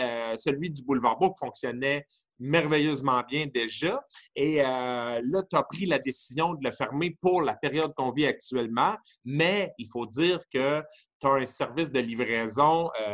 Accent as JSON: {"language": "French", "town": "Saint-Denis-de-Brompton", "region": "Quebec", "country": "Canada", "said": "Je suis originaire de Saint-Denis"}